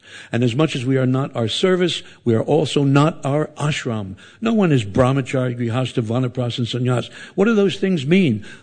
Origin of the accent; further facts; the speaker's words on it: Philadelphia, Pennsylvania, United States; I'm a Philadelphia lawyer. I'm from Philadelphia.